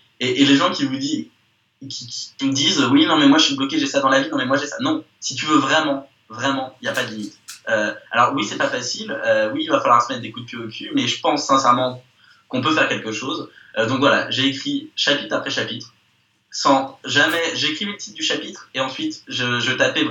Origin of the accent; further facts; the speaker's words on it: Bordeaux, Nouvelle-Aquitaine, France; moved away as an adult; quand je suis parti de Bordeaux, je faisais le tri dans mes vêtements, donc j'avais quand même 22 ans.